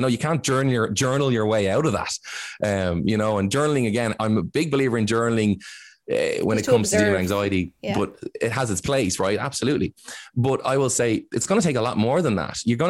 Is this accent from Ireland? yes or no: yes; Ireland; Now, as Irish, we're all like, we're all very humble.